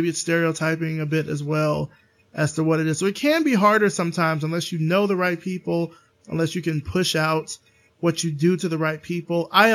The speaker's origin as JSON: {"language": "English", "region": "the South", "country": "United States", "tie": "born or raised there", "said": "And I'm from the South, born and raised"}